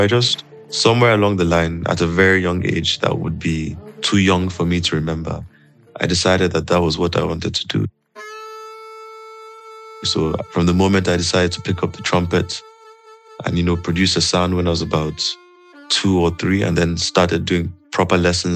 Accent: Lagos, Nigeria; born there; I was born in Lagos in the 26th of September, 1995.

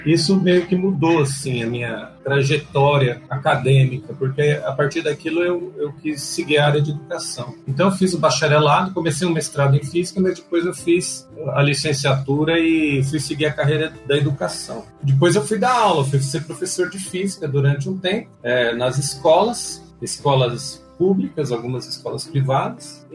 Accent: São Paulo, Brazil; eu sou de São Paulo, né? Capital, da periferia, na verdade, né? E hoje trabalho numa unidade da USP que também fica na periferia, na Zona Leste.

